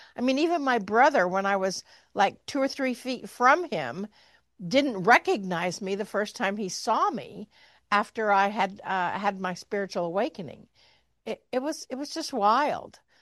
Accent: Kansas, United States; now in Missouri, United States; I grew up in Kansas. I live in Missouri, which is the buckle of the Bible Belt.

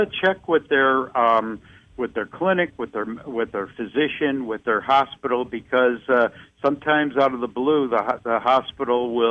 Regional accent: Chicago, Illinois, United States; As you know, I grew up in Chicago, so I know there's a lot of Chicago listeners listening

